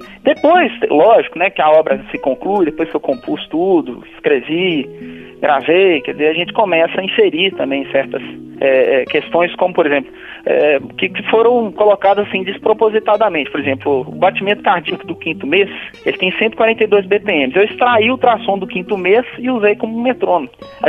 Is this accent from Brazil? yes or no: yes; Uberaba, Minas Gerais, Brazil; e faz remissão a Uberaba, minha cidade natal